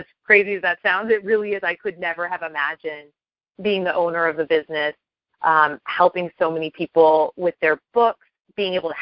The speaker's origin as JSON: {"language": "English", "region": "Midwest", "country": "United States", "tie": "born or raised there", "said": "They never, you know, I grew up in the Midwest. It's just a different vibe."}